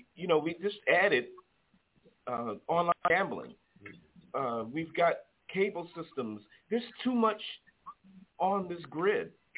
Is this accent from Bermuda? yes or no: yes; Bermuda; I grew up in Bermuda on an island. It was a British protectorate, okay?